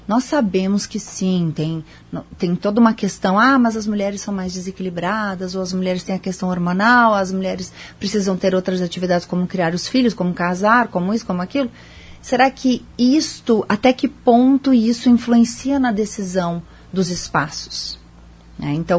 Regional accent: Rio Grande do Sul, Brazil; Sim, sou gaúcha, também tenho um escritório em São Paulo, atuo no Brasil todo

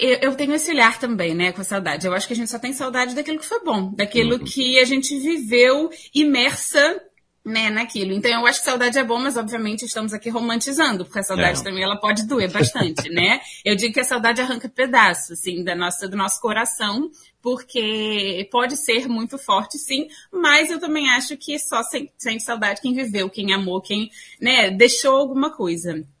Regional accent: Rio de Janeiro, Brazil; now in Vancouver, Canada; Eu sou do Rio de Janeiro. E quando eu vou, quando eu visito, eu piso no aeroporto, eu me sinto em casa.

